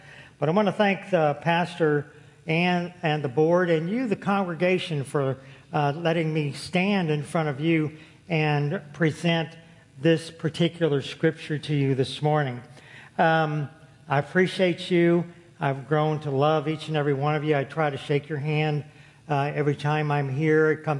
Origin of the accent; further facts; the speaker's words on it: St. Louis, Missouri, United States; born there; My background is I was born in St. Louis, Missouri. I was raised as a Catholic all the way up through my high school years.